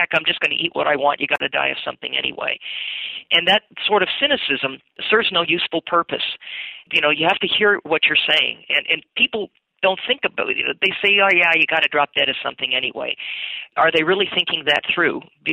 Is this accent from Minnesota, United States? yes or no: yes; Minnesota, United States; of course, I'm from Minnesota, where it gets a little bit cold this time of year. Originally, I'm from Minnesota anyway. I don't live there now.